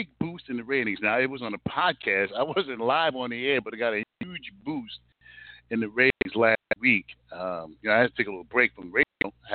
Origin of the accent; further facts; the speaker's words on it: United States; born there; I didn't come from Africa. I was born here in the United States of America.